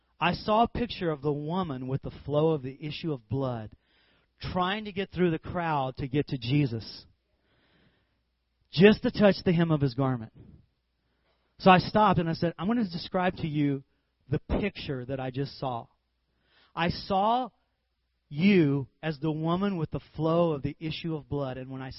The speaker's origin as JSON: {"language": "English", "region": "California", "country": "United States", "said": "I said, \"Hi, I'm from California.\""}